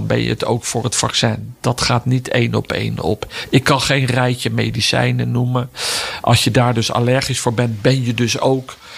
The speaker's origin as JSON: {"language": "Dutch", "country": "Netherlands", "said": "Hebben wij als Nederlanders in de loop van de eeuwen afweer gebouwd en geven we die afweer dan als het ware aan elkaar door?"}